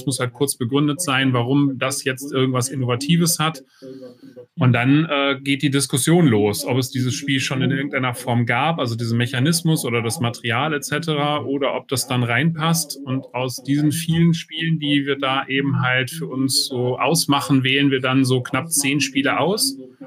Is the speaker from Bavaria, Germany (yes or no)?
no; North Rhine-Westphalia, Germany; now in Bonn, Germany; Ja, ich bin Bonner, ja genau. Also Wahlbonner, eigentlich bin ich Westfale sozusagen, aber seit mittlerweile 22 Jahren auch im Rheinland unterwegs.